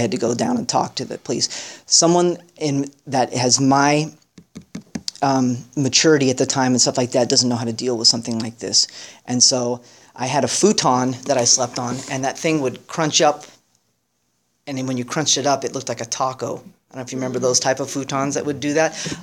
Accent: San Jose, California, United States; I finished Cal Poly, and I went back to where I was raised in San Jose.

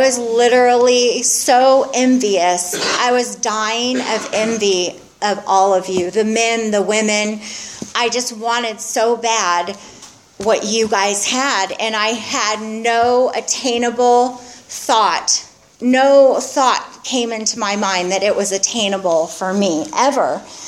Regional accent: Santa Barbara, California, United States; Let's see, I grew up in Santa Barbara

